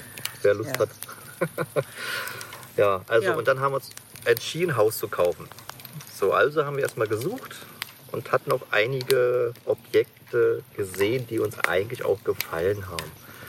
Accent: Berlin, Germany; Wir waren eigentlich, wie man es vielleicht hört, eigentlich sind wir aus Berlin.

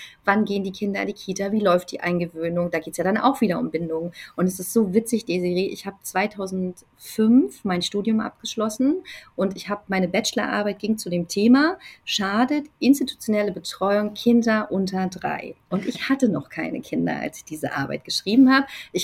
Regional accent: East Germany, Germany; ich komme aus Ostdeutschland.

